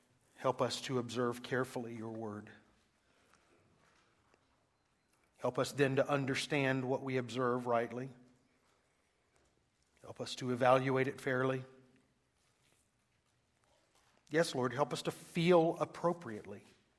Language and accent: English; Atlanta, Georgia, United States; Or I'm from Atlanta and I don't speak English. I'm not sure which, you know, maybe it's a little bit of both. I tell people I'm Southern, so technically I'm bilingual.